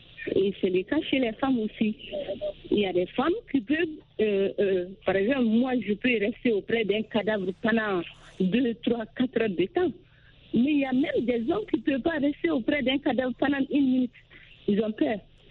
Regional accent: Mali; C'est très clair. Même chez nous au Mali

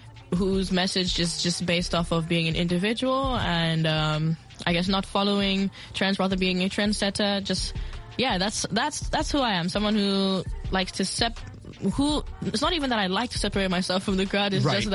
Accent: South Africa; but I grew up in South Africa.

